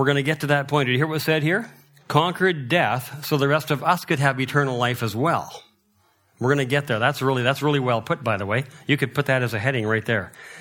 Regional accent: Abbotsford, British Columbia, Canada; I have to say it because I'm from Abbotsford, so I got to have to bring in the blueberries here.

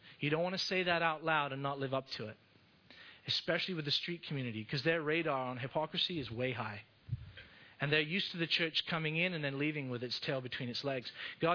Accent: India; also born or lived in Middle East; I was born in India. I grew up in the Middle East and India, and I worked in South America.

